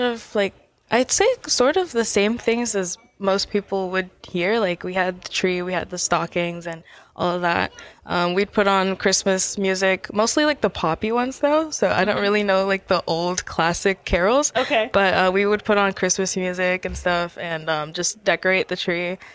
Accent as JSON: {"language": "English", "town": "Ottawa", "region": "Ontario", "country": "Canada", "tie": "born there", "said": "I've lived here for about 2 years. I was born in Ottawa, but I moved a lot as a kid, so I've been to quite a few countries."}